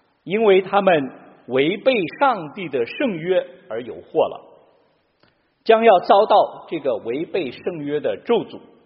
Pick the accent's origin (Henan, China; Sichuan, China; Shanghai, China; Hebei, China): Henan, China; 比如在中国的农村，我的老家河南有着比较典型的丧葬的方式和习俗